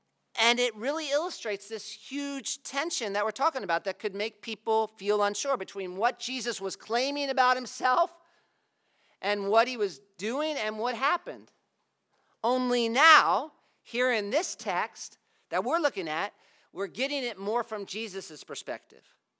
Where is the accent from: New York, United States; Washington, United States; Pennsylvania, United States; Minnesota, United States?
Pennsylvania, United States; which maybe is more familiar to me because I'm from Pennsylvania.